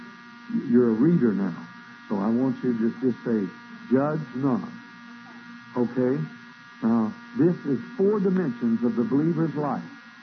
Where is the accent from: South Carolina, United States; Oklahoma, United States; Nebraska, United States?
Oklahoma, United States; Shawnee; born there; And I remember my grandma, I was born in Shawnee, Oklahoma.